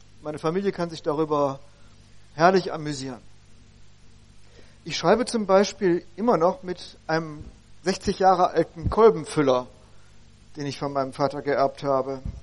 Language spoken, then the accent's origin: German; Bielefeld, North Rhine-Westphalia, Germany; Ich komme aus der Pudding-Hauptstadt der Welt. Oetker City. Bielefeld gibt's wirklich.